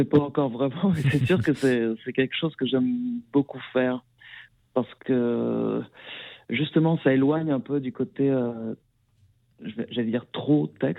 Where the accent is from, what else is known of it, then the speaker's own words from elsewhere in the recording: France; je suis français.